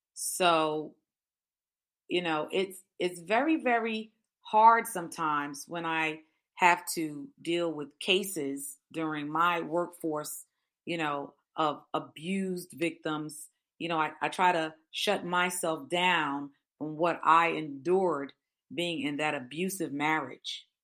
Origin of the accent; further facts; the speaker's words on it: Dominican Republic; When I grew up in the Dominican Republic, it's a third world country